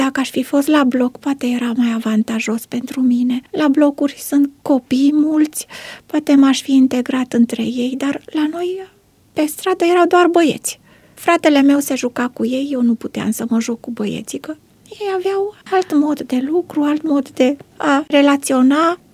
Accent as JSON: {"language": "Romanian", "town": "Târnăveni", "region": "Mureș County", "country": "Romania", "tie": "born there", "said": "Eu m-am născut în localitatea Târnăveni, un oraș mic de lângă Târgu Mureș"}